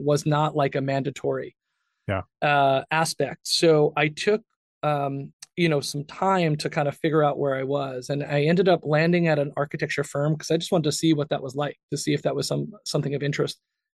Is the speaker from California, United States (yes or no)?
no; New York, United States; That's a very kind of typical thing for where I was in the Northeast, where we grew up in New York.